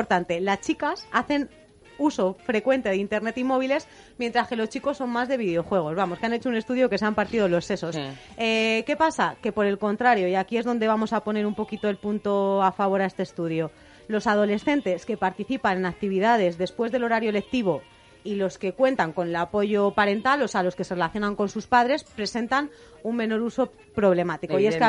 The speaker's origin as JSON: {"language": "Spanish", "region": "Castile and León", "country": "Spain", "said": "nosotras no somos de barrio, somos de pueblo. Somos de pueblos de Segovia"}